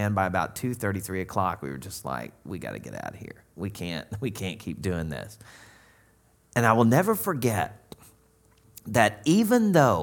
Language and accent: English; the South, United States; And I know I'm from the South, so I'd felt a few of those days before.